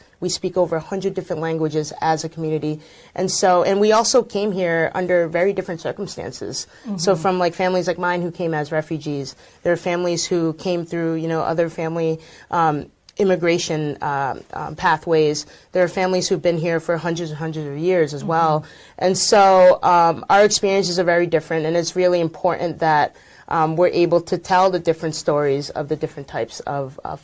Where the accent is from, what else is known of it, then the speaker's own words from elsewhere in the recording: Woonsocket, Rhode Island, United States; now in Washington, United States; I'm from Woonsocket, Rhode Island. It's a city of 45,000 people in the smallest state, the greatest state, we like to say, have spent my whole life there before making the move to Naphof in D.C. My family's originally from Laos